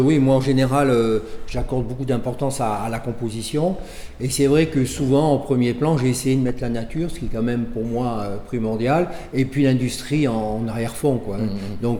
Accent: Dunkirk, Hauts-de-France, France; moved away; moi je suis originaire de Dunkerque, même si ça fait 40 ans que je vis en Rhône-Alpes.

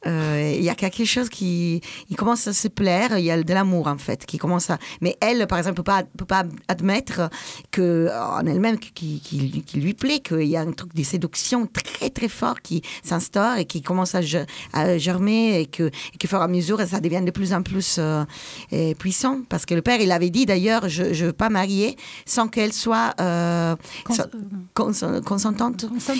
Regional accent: Italy

